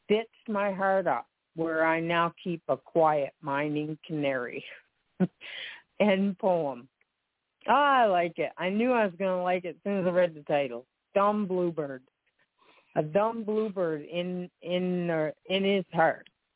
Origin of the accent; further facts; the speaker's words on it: Canada; I mean, I'm Canadian.